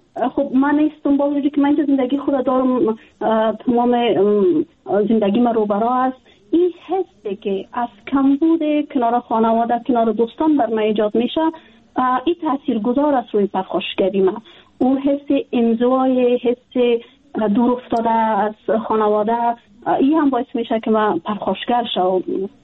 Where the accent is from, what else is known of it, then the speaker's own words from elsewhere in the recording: Afghanistan; جدا از اینکه وطنم است، خانواده مجا است، دوستای ما هستن، ما در افغانستان بزرگ شدیم، تحصیل کردیم، کار کردیم